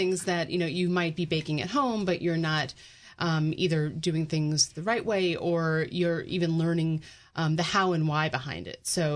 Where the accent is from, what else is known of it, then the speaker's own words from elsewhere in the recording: New York, United States; I'm originally from New York.